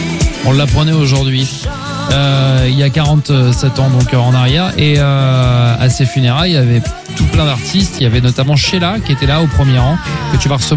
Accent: France; Chez nous en France

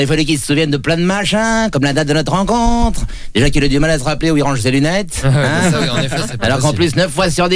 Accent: Paris, Île-de-France, France; born there; Je suis né à Paris.

